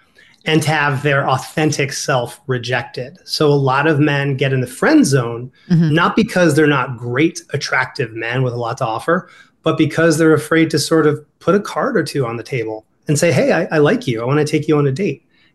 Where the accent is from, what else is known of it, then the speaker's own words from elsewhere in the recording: Ohio, United States; accent: Ohio; It's my Ohio accent's coming out.